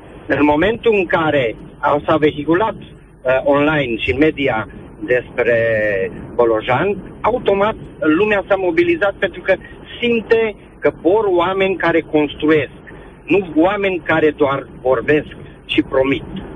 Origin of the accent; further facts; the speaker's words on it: Oradea, Bihor County, Romania; sunt din Oradea